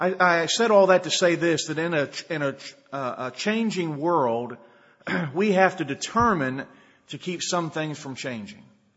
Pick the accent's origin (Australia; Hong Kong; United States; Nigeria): United States; Weatherford, Texas; I went back to my hometown church in Weatherford a couple of weeks ago